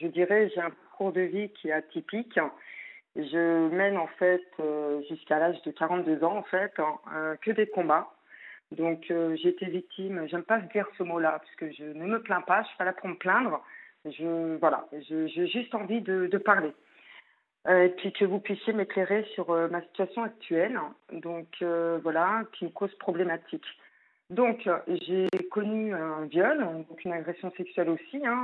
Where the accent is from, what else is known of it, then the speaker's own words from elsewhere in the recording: Centre-Val de Loire, France; now in Rouen, France; je viens de la Touraine. Voilà. Et je me suis installée à Rouen, puisque j'ai de la famille